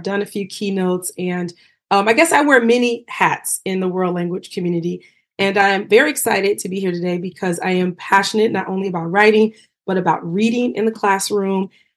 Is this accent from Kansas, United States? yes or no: no; Chicago, Illinois, United States; I am originally from Chicago. I teach in Chicago.